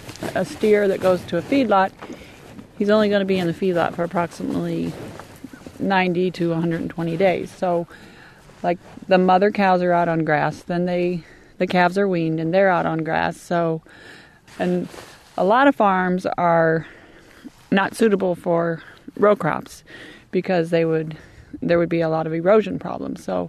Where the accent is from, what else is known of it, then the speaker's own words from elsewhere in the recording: Centralia, Missouri, United States; I'm from Centralia, Missouri, and I own approximately 100 to 125 cows